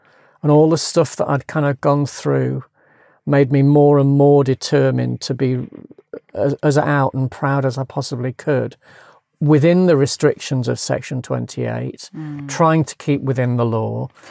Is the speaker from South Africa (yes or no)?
no; Manchester, North West England, United Kingdom; born there; moved away as an adult; also born or lived in London; Well, I'd left home. I was born in Manchester. I left home at 18 for teacher training college in London.